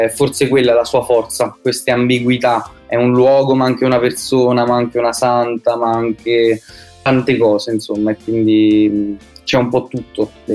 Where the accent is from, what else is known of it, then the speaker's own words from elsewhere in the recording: Spoleto, Umbria, Italy; now in Naples, Italy; io sono cresciuto a Spoleto in Umbria e poi per l'università mi sono trasferito da mio papà a Napoli